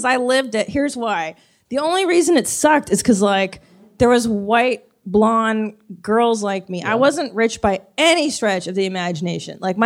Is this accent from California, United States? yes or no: yes; California, United States; I grew up in the Valley, 818.